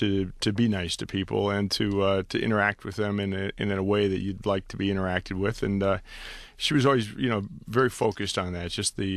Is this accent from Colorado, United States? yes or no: no; Detroit, Michigan, United States; I grew up in Rosedale Park in Detroit. I am one of eight children.